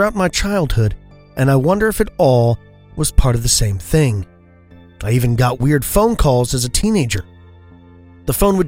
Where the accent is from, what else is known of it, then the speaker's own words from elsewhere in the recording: Texas, United States; That's right, my home state, Texas.